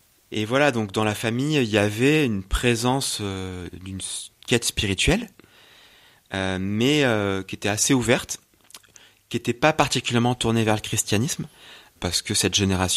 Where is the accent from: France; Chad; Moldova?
France; Auvergne-Rhône-Alpes; Je suis de la Drôme, pas de Diolfi même, mais je suis originaire de la Drôme.